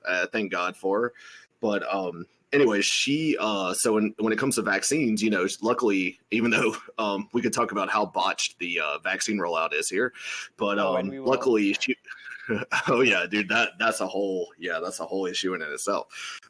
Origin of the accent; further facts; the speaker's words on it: Mississippi, United States; I live in Mississippi. So you could say I'm about as Southern American as it gets.